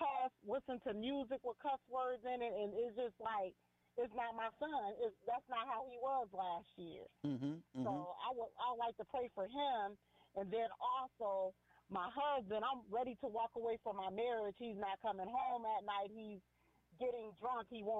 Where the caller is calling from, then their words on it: Cleveland, Ohio, United States; I'm calling from Cleveland, Ohio.